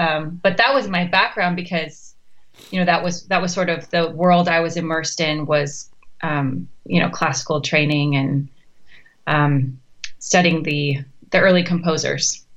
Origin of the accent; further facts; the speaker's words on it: Manila, National Capital Region, Philippines; moved away as an adult; also born or lived in Chicago / Hong Kong; And then from there, about a year later, we moved to Manila, capital of the Philippines. And then I lived there until I went to college.